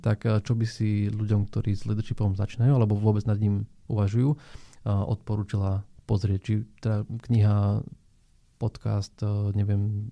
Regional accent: Žilina Region, Slovakia; bol som z Oravy pôvodom.

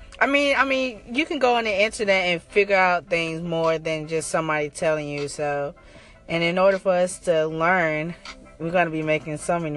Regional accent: Warner Robins, Georgia, United States; also born or lived in Jacksonville, Florida / Nevada / California / Maryland; I'm from Warner Robins. Daddy was in the Navy, so I'm also a Navy brat. I moved a lot. Went from Jacksonville, Florida, Nevada, California, Maryland, and then back to Georgia

